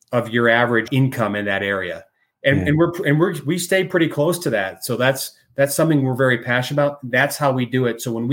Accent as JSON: {"language": "English", "region": "Michigan", "country": "United States", "said": "we're from Michigan originally, so we have Michigan roots."}